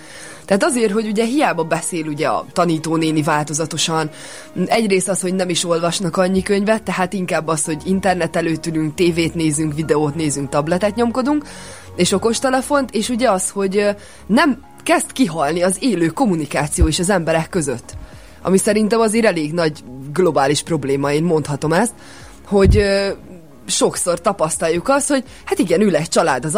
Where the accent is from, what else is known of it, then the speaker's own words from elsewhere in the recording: Hungary; én úgy, hogy tőzsgyökeres magyar vagyok